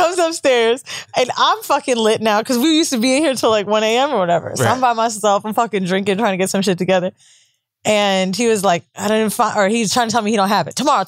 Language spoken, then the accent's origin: English; Florida, United States; I'm from Florida, which means we're kind of dumb.